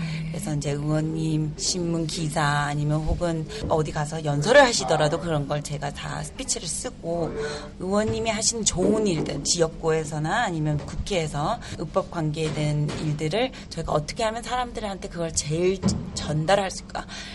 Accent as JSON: {"language": "Korean", "country": "South Korea", "lives_now": "United States", "said": "내가 한국인으로서 이 미국에 올 수 있는 자체는"}